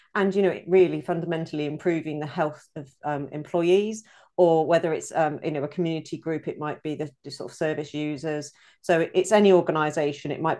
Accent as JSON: {"language": "English", "region": "South East England", "country": "United Kingdom", "moved": "yes", "said": "I'm originally from Oxfordshire, but I've lived in various places around the UK, and we moved to the area just under a year ago now, actually. And this is the furthest north I've lived"}